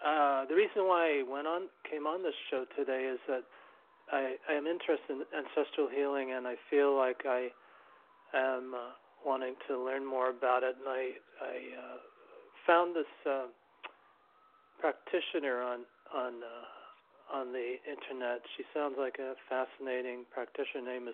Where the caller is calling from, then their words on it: New York City, New York, United States; I'm from New York City, or living in New York City.